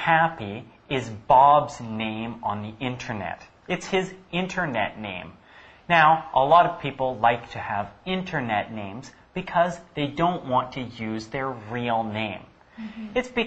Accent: Canada; And I'm from Canada, so I'm Canadian.

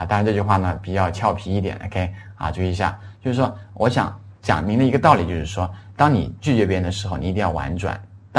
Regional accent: China; 我们中国人呢可能有习惯，就是煲电话粥

